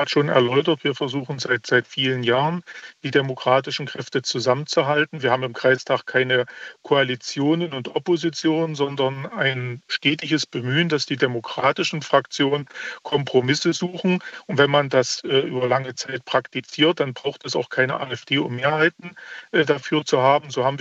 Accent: Saxony-Anhalt, Germany; Ich komme ja aus Sachsen-Anhalt.

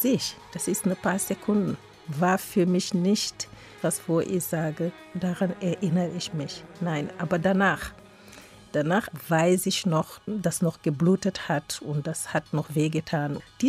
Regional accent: Senegal; moved away as an adult; now in Frankfurt, Germany; Ich komme aus dem Senegal und ich lebe in Frankfurt seit jetzt fast 30 Jahren. Ich bin als Studentin hier gekommen, wie das immer so anfängt, und dann bin ich geblieben.

